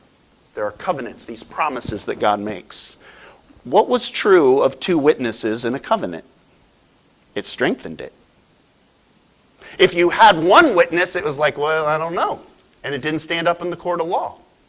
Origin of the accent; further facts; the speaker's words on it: United States; Could it be Jesus had communal fishing in mind more than I, as an American who consumes and spreads my life 1,000 places?